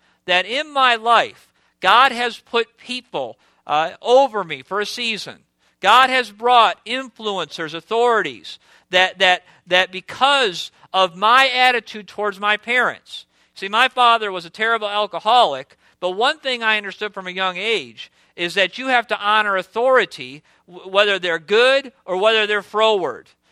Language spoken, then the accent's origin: English; United States; But I'm an American second. I'm a citizen of the kingdom first and foremost.